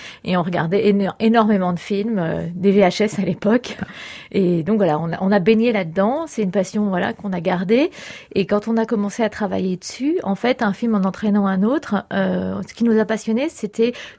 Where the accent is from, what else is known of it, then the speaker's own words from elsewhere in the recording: France; on est née en France et qu'on est française 100%.